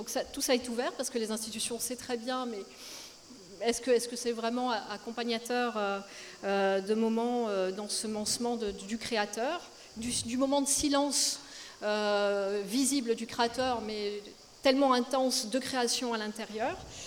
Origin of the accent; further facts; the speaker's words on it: Nice, Provence-Alpes-Côte d'Azur, France; alors à Nice, puisque je viens de Nice